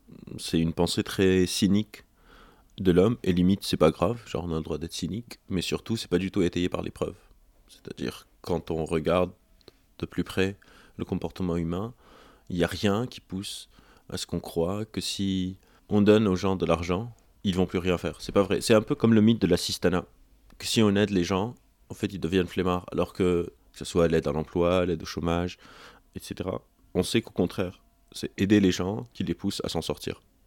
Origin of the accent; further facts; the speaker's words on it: Lebanon; En fait, donc j'ai grandi au Liban, et quand j'étais au Liban, j'étais secouriste